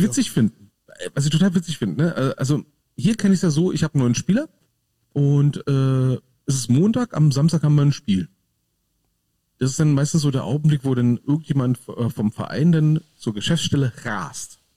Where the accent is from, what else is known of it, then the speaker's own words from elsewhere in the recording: Berlin, Germany; Du wohnst in Berlin, ich komme aus Berlin.